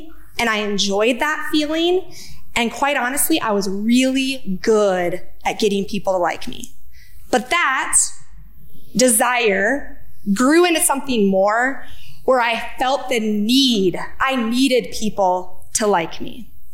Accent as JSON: {"language": "English", "town": "Rapid City", "region": "South Dakota", "country": "United States", "tie": "born or raised there", "said": "I grew up in Rapid City, South Dakota, in a strong Christian home where Christian morals and values were the norm."}